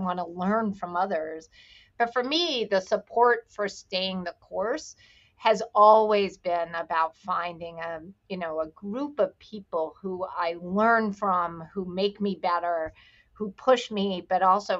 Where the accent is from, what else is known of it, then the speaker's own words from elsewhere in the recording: Alabama, United States; And that probably comes deep from like growing up in Alabama, moving around.